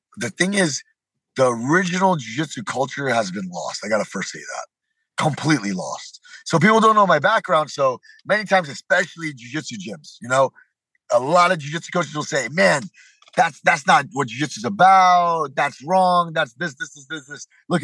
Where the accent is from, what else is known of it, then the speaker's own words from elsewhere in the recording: Miami, Florida, United States; you know, I'm born and raised in Miami. The Miami colors are pink and teal.